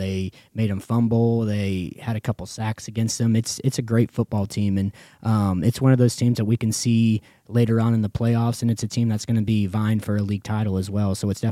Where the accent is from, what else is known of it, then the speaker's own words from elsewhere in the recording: Smith Center, Kansas, United States; He's from Norton, Kansas. I'm from Smith Center, Kansas, so it's that rivalry of the old MCL, hard knock football.